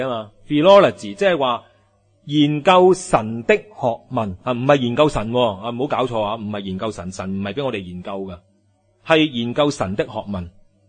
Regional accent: China; 我哋中国人 真係好識吟詩作對。

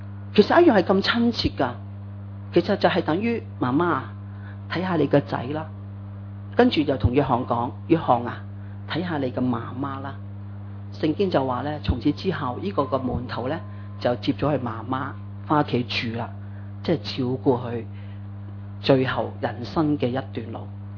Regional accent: China; 我哋中國人㗎係咪啊

